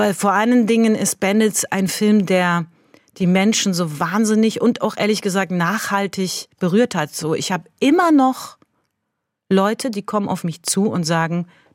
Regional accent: Tehran, Tehran Province, Iran; Ich sprach die Sprache so wie jetzt. Ich bin zweisprachig aufgewachsen. Ich war auch in Teheran

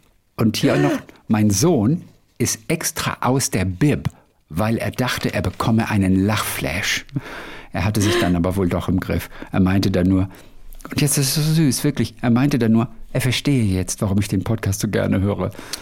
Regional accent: Ulm, Baden-Württemberg, Germany; Ich komme aus dem Raum Ulm.

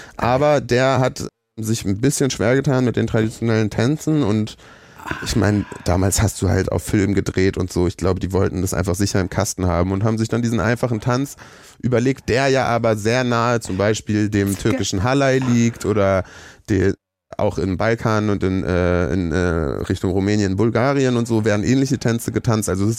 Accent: Germany; Aber für mich war der Punkt, dass ich gesagt habe, ich bin Deutscher

